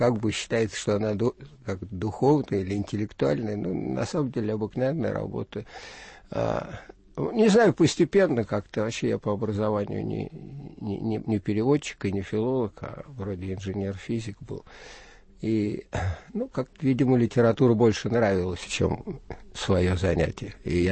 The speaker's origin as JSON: {"language": "Russian", "region": "Moscow", "country": "Russia", "tie": "born there", "said": "Родился в Москве."}